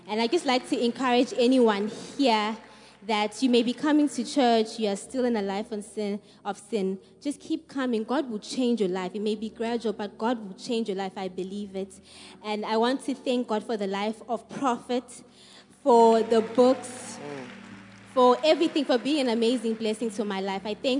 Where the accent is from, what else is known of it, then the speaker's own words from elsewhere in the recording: Eswatini; I grew up in Swaziland, and from a young age